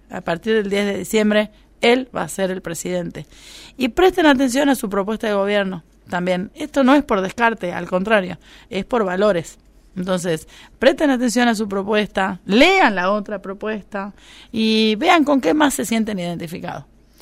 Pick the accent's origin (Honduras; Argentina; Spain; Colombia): Argentina; como argentinos y argentinas